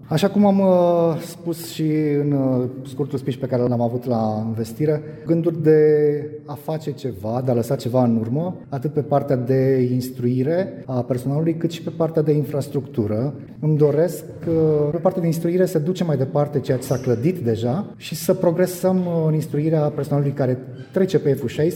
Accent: Romania; Mândria de a fi român, de a mă naște aici, de a crește în continuare în România

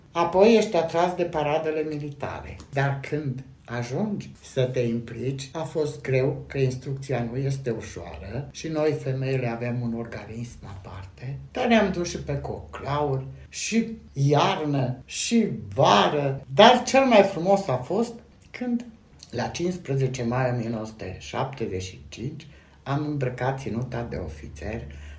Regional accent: Reșița, Caraș-Severin, Romania; eram din Reșița și cunoșteam toate dealurile din împrejurim și poienițele

